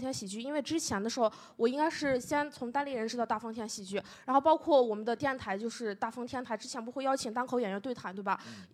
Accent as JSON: {"language": "Chinese", "region": "Shanxi", "country": "China", "lives_now": "Shenyang, China", "said": "因为我本身也不是本省人，我是山西人，然后我选择来沈阳读研"}